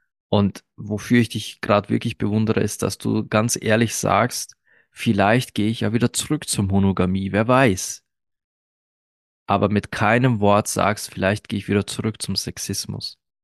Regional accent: Austria; Ich selbst sehe mich als Österreicher, weil ich hier in Österreich aufgewachsen bin.

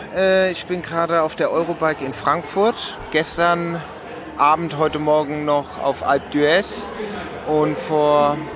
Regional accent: Romandy, Switzerland; first language French; German is a second language; Und ich bin ja auch Schweizer, gebürtiger Schweizer, aber Suisse Romand. Also wo man Französisch spricht

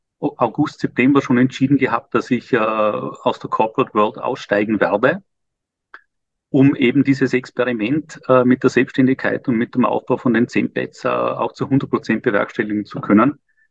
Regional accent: Vorarlberg, Austria; also born or lived in Vienna; now in Liechtenstein; 48 und Österreicher Vorarlberger und wohne seit längerer Zeit in Liechtenstein und war eigentlich früher mal Anwalt in Wien.

